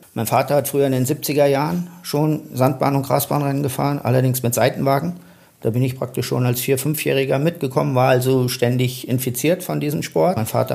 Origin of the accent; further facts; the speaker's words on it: Frankfurt am Main, Hesse, Germany; born there; now in Cloppenburg, Germany; also ich bin 1991 nach Kloppenburg gezogen, gebürtig komme ich aus Frankfurt am Main.